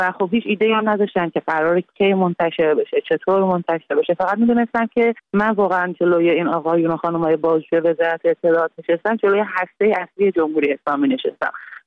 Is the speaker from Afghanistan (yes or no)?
no; Iran; منم یه زن ایرانی ام که در طول جنگ به دنیا اومدم و با وجود همه محدودیت‌های جمهوری اسلامی که روی همه جنبه‌های زن تاثیر گذاشته بود بزرگ شدم.